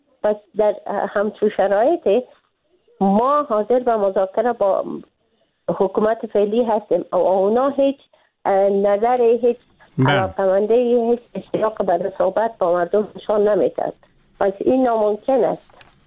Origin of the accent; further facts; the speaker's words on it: Afghanistan; به عنوان یک افغان، نه به عنوان یک خانم